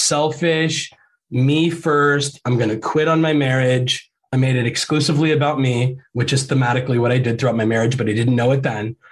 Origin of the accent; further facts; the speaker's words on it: Ohio, United States; So we're like both from Ohio and our families are from Ohio, but our marriage began while we were living in Florida down in the Gulf Coast